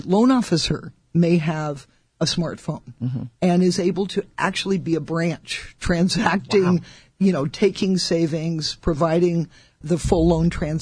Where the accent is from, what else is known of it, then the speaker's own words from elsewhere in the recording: United States; Well, we as American women, I think, have been given a tremendous gift